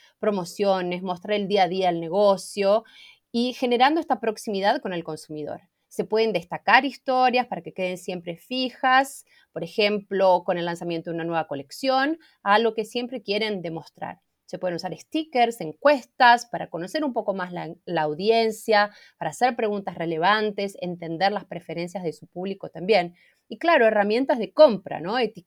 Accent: Argentina; now in Brazil; Yo estoy basada en Brasil, pero soy argentina y desde aquí cuido toda la región.

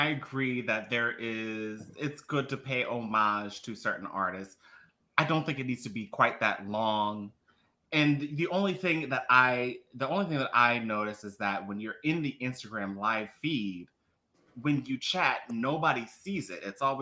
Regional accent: Philadelphia, Pennsylvania, United States; So I'm already very biased because I'm from Philly

